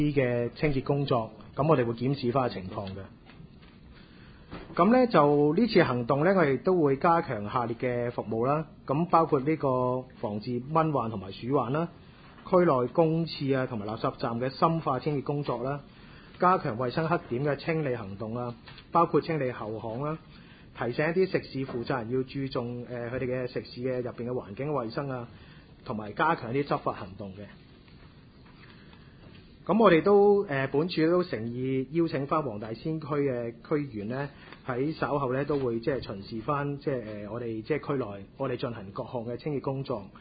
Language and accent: Cantonese; China; 我哋中國人一個好好嘅習俗啊